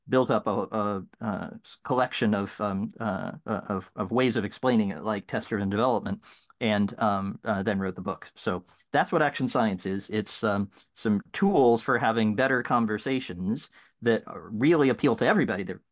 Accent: England, United Kingdom; I talk funny, but I'm English.

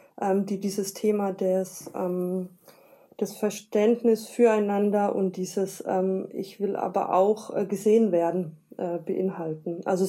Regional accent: West Germany, Germany; Ich komme aus Westdeutschland, ich kann auf ein Erbe blicken

